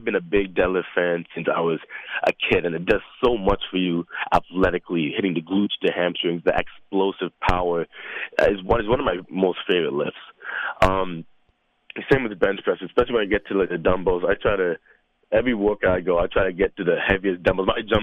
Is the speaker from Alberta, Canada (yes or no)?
no; Toronto, Ontario, Canada; I'm from Toronto.